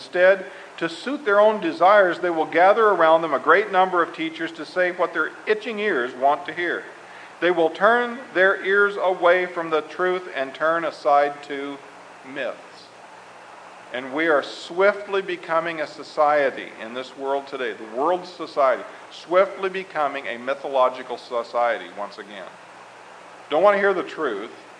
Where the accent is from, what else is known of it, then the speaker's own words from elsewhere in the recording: Arkansas, United States; And like I said, I am originally from Arkansas. The longest period of time I ever lived there was from, 80 to 85 when I pastored the church there.